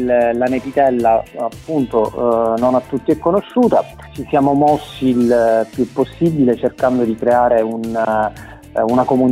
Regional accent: Sicily, Italy; In realtà è Nepeta, in siciliano dalle nostre parti detta Niepeta

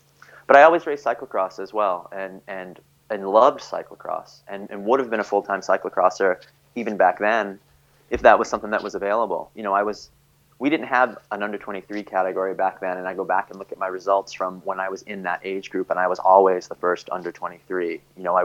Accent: Brockton, Massachusetts, United States; I grew up in Brockton, Massachusetts, about 20 miles south of Boston. It's kind of a rough place

